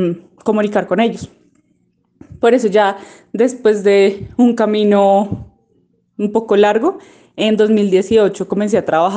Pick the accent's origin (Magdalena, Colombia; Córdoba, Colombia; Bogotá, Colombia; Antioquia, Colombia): Bogotá, Colombia; representar esas vivencias como ciudadana, como bogotana